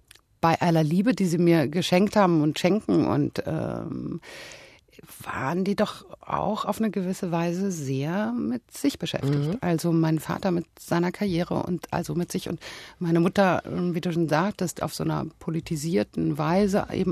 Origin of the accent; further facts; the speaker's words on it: Berlin, Germany; born there; Ich wurde in einem Krankenhaus in Spandau geboren